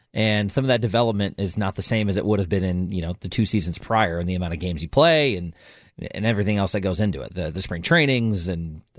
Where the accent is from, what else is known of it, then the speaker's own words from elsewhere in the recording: Montana, United States; I mean, growing up in Montana, we didn't see a whole lot of waves.